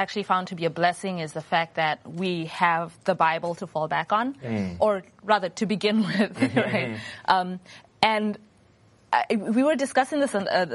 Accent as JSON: {"language": "English", "country": "Zimbabwe", "tie": "born or raised there", "said": "I grew up in Zimbabwe"}